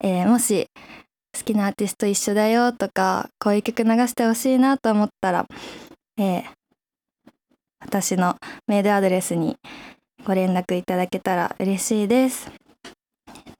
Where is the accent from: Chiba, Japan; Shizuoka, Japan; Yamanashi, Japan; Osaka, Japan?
Chiba, Japan; Ichikawa; 実は私千葉県市川市出身で